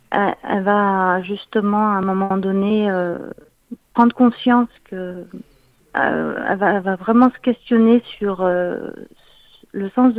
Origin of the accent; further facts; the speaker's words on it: Bordeaux, Nouvelle-Aquitaine, France; also born or lived in Hauts-de-Seine; Alors oui, c'est vrai que je suis née dans les Hauts-de-Seine. J'ai ensuite grandi à Bordeaux de mes 2 ans à mes 28 ans. Et je suis venue en Dordogne